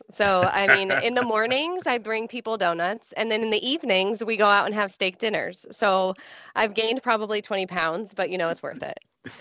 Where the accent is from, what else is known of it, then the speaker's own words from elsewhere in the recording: Tennessee, United States; So I'm very grateful to be here in my home state and service the customers that are here in Tennessee.